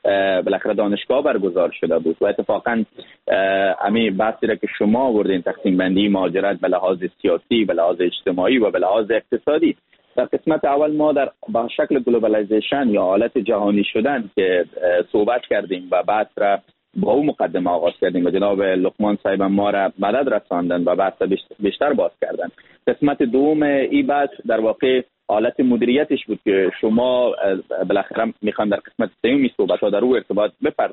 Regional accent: Afghanistan; چون یک از افغانستان هستم و با افتخار تمام این نام و عزت و هویت هر جای دنیا بالاخره بودیم با خود ما حمل کردیم

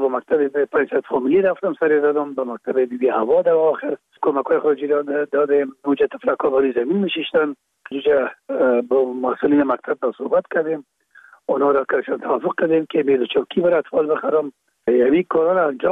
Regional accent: Kabul, Afghanistan; در کابل، شهید کابل به دنیا آمدیم. اصل ما زرکخانه کابل است و خود ما چون پدر ما باز از زرکخانه به شهید انتقال شدن، موجا در شهید کابل به دنیا آمده و موجا مکتب خواندیم

